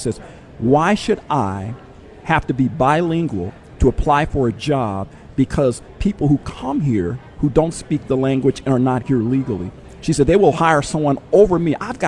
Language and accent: English; California, United States; I'm from Southern California, and Southern Californians who happen to be black know up close and personal what illegal immigration has done to Southern California.